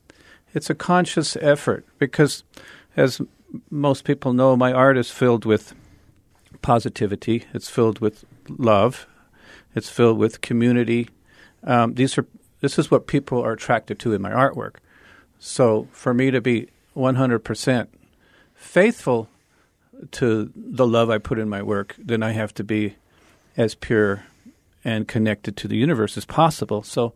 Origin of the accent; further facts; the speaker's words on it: El Paso, Texas, United States; since I was born and raised in El Paso, I come across people every day that I went to elementary school with, you know, and my family's been here since 1921.